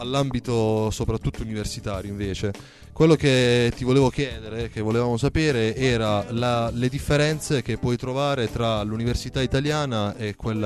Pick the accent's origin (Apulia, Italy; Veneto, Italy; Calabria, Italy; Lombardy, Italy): Apulia, Italy; Taranto; Da Taranto, ecco perché lo dico.